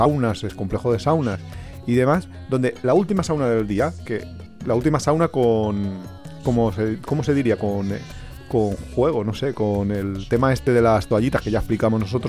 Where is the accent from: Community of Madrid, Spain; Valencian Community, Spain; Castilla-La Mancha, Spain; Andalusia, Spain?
Valencian Community, Spain; Valencia; Somos de Valencia.